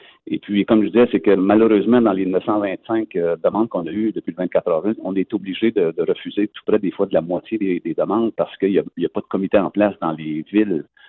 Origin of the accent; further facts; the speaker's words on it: Sainte-Thérèse, Quebec, Canada; now in Trois-Rivières, Canada; je suis natif de Sainte-Thérèse